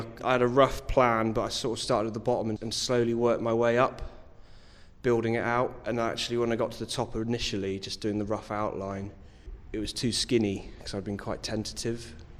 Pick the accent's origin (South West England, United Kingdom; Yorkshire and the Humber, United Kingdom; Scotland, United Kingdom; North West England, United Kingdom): South West England, United Kingdom; Bristol; I'm from Bristol, I've seen the Bear Pit change over the last few years